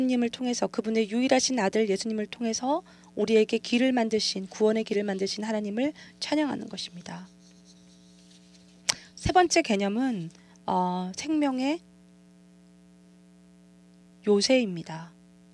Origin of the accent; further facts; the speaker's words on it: Australia; 저는 호주에서 자랐습니다. 거미를 죽이는 것은 뭐 별로 어려운 일은 아닙니다.